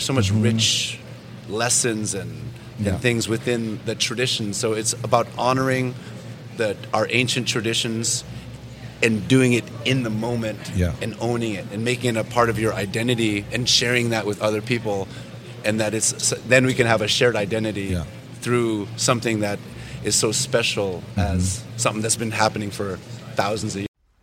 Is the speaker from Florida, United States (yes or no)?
no; Alaska, United States; we were raised in Yupik country, you know, with these afros and like, you know, like very different